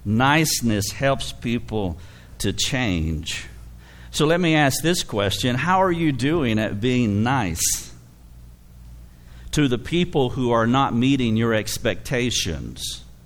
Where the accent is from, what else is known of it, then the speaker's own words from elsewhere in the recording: the South, United States; But my southern, you know, I'm from the South. You probably haven't picked up on that.